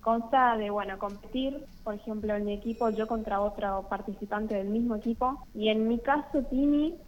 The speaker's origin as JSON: {"language": "Spanish", "region": "Corrientes", "country": "Argentina", "said": "Yo soy de Corrientes Capital."}